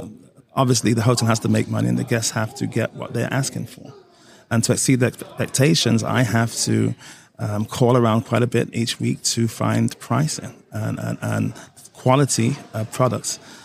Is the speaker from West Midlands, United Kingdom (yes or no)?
no; Nottingham, East Midlands, United Kingdom; From England, Nottingham.